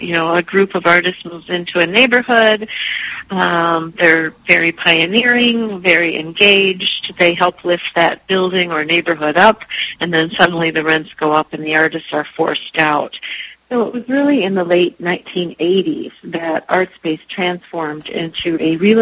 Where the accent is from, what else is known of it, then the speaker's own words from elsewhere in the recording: Michigan, United States; I was born and raised in Michigan, so I have a particular affinity for this project.